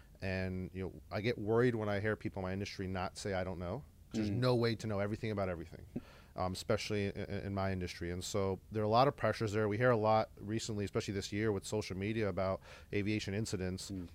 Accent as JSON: {"language": "English", "region": "Florida", "country": "United States", "tie": "born or raised there", "said": "My dad was a Concorde mechanic, and I grew up in South Florida."}